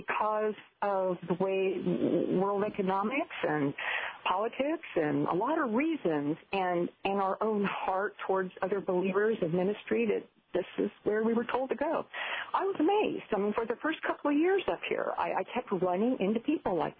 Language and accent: English; Hot Springs, Arkansas, United States; born there; Now, I was born in Arkansas. I was born in Hot Springs while my dad was in the Korean War.